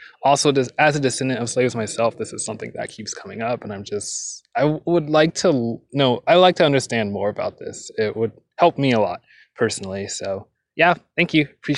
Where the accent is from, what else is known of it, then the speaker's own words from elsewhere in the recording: Atlanta, Georgia, United States; I'm from Atlanta, Georgia.